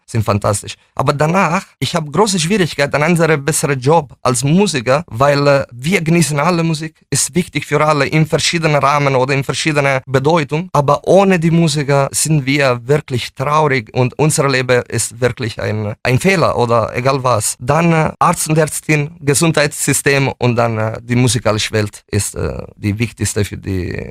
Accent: Italy; German is a second language; now in Germany; Ja, ich bin Italiener

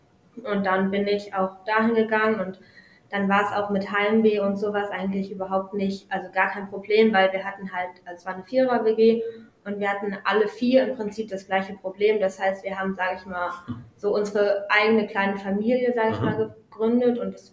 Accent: Buxtehude, Lower Saxony, Germany; Ja, also ich komme ja hier aus Buxtehude, also ich bin ja hier aufgewachsen.

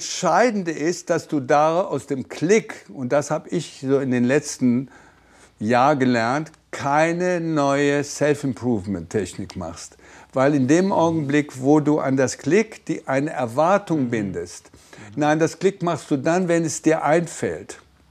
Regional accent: Cologne, North Rhine-Westphalia, Germany; Ich komme ja aus Köln.

